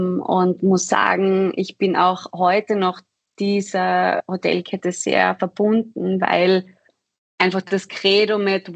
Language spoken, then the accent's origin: German; Keutschach, Carinthia, Austria; now in Vienna, Austria; ich, wie man vielleicht hört, bin aus dem südlichen Teil Österreichs. Ich komme aus Kärnten, lebe aber mittlerweile schon seit über 13 Jahren in unserer wunderschönen Kaiserstadt in Wien. Bin aber sehr, sehr stolz auf den Bereich, wo ich hergekommen bin